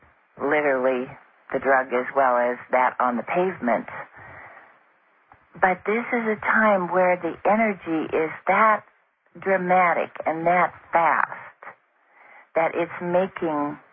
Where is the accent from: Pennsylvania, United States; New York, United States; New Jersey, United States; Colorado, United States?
Colorado, United States; And, you know, I grew up in Colorado, and I remember driving home one night